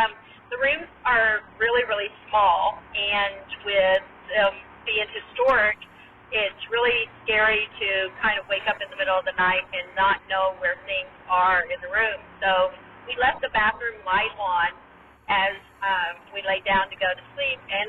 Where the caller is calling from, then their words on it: Bakersfield, California, United States; I'm calling from Bakersfield, California.